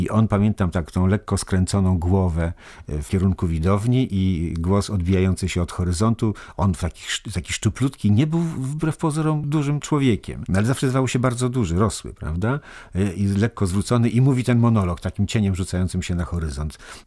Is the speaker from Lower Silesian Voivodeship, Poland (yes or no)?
no; Warsaw, Masovian Voivodeship, Poland; Jestem warszawiakiem